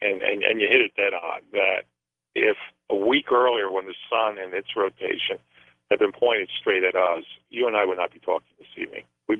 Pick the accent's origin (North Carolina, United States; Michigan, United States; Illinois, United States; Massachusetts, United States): North Carolina, United States; And several states now are finally starting to make some movement, my home state here of North Carolina being one of them.